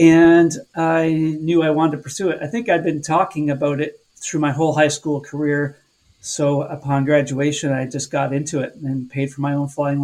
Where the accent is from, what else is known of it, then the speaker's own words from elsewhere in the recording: London, Ontario, Canada; I grew up in London, Ontario